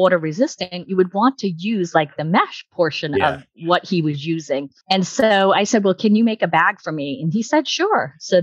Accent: Hudson, Massachusetts, United States; I'm actually from Hudson, Mass. I own the house I grew up in still.

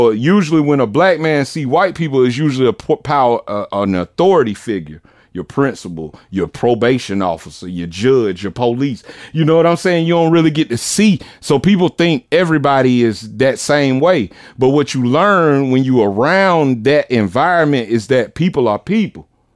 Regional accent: Augusta, Georgia, United States; Like I say, I'm from Delta Manor, too.

